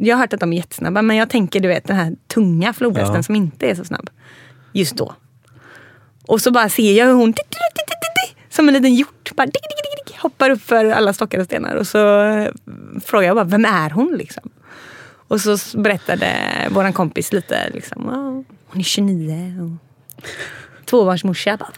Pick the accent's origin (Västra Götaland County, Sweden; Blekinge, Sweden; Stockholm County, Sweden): Västra Götaland County, Sweden; Gothenburg; Jag är ju uppvuxen i stan.